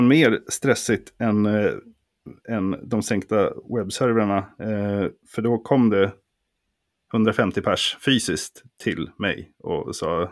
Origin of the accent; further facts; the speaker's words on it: Skogås, Stockholm County, Sweden; also born or lived in Poland; Min origin story är jag föddes i Polen i början av 80-talet och kom till Sverige 85. Uppväxt i Stockholm. Södra Stockholm, Skogås, 147 represent.